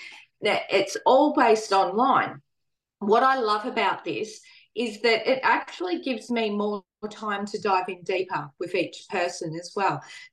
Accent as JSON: {"language": "English", "country": "Australia", "tie": "born there", "said": "I'm in Australia at the moment. I'm Australian born, but we quite often travel for various work purposes."}